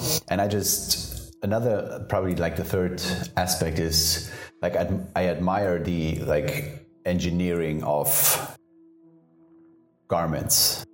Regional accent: Munich, Bavaria, Germany; Which is, yeah, which is not my side, even though I'm from Munich, but yeah.

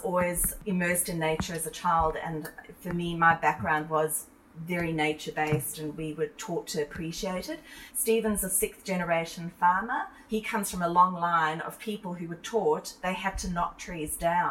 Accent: Johannesburg, Gauteng, South Africa; now in Australia; growing up in South Africa, especially in Johannesburg where there's a lot of trees.

